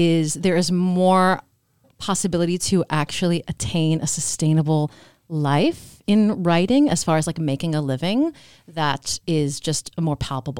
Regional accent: Miami, Florida, United States; now in Brooklyn, United States; Yes, I am born and raised in Miami.

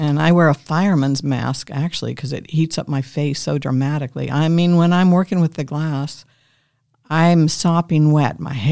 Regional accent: Arlington, United States; born there; Well, yes, I was born in Arlington, and I went to Bethesda Naval Hospital, so I actually have two birth certificates.

